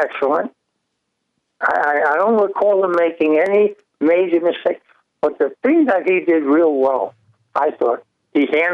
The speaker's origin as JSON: {"language": "English", "region": "New York", "country": "United States", "said": "I'm from New York."}